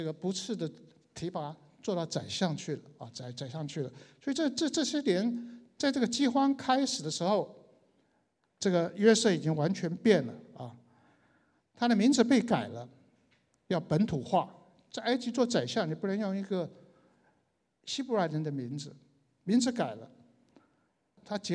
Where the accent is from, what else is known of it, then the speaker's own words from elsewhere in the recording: China; 那么这个时候他没有我们中国人讲的是一笑泯恩仇